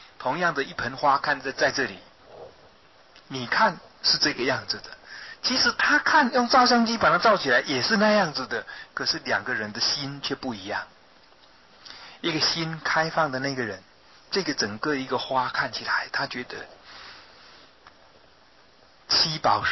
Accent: China; 作为一个中国人，修行修持正法，每一个人的家庭都会供养着供奉着，哦，这是如来佛，家家户户都在谈如来佛。我小的时候也是每天都在谈的如来佛

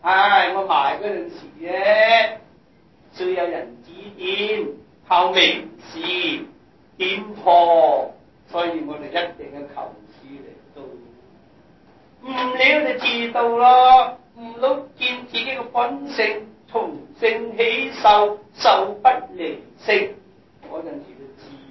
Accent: Guangdong, China; born there; 我们生在中国岭南那个天方，以有的不正啊，岭南人讲话呢，不懂这个普通话的，普通话唔识讲又唔识懂

